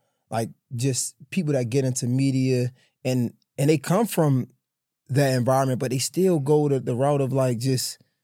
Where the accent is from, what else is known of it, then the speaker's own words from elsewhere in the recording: Baltimore, Maryland, United States; sometimes I'm conflicted because it's like, bro, I'm from Baltimore.